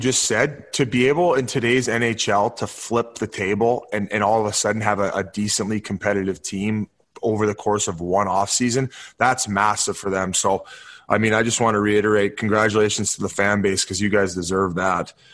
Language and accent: English; Ontario, Canada; born there; I was born well in Ontario, which is closer to Buffalo than it is Toronto. So I would go to a lot of Buffalo games growing up.